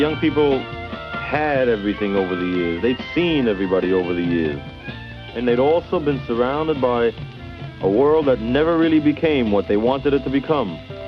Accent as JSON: {"language": "English", "region": "Berlin", "country": "Germany", "tie": "born or raised there", "said": "I was raised with them in Berlin. And not with them, but in an orphanage"}